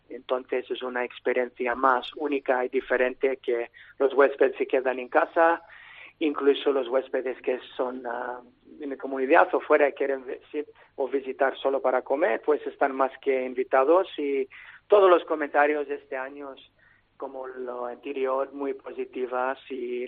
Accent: Sydney, New South Wales, Australia; Spanish is a second language; yo soy australiano y esta cosa para mí es muy personal porque mis orígenes son griegas, pero nací en Sydney y, como he dicho antes, he viajado a muchos lugares en el mundo.

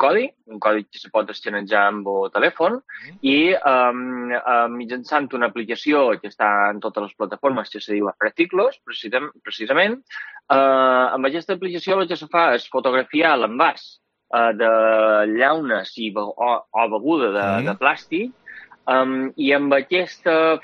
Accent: Pollença, Balearic Islands, Spain; Són de Pollença.

